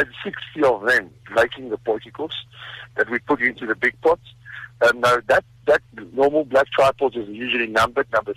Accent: South Africa; We're South African, so we decided we want to do the largest serving of poikikos, which is a traditional South African meal in the world.

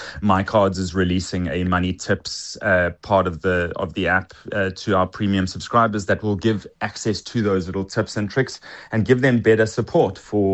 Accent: South Africa; as a South African consumer, always trying to look out for a good deal.

